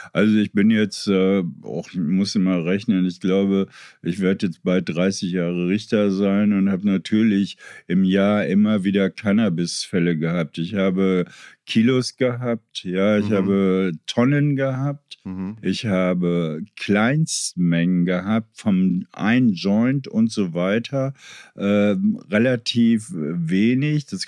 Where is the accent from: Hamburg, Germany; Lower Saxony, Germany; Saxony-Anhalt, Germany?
Lower Saxony, Germany; Meppen; Amsterdam ist die Strecke zu meiner Heimatstadt Meppen